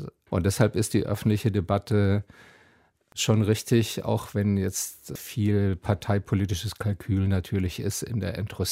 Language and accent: German; Southwest Germany, Germany; ich komme aus dem Südwesten, wo es durchaus eine Faschingstradition gibt.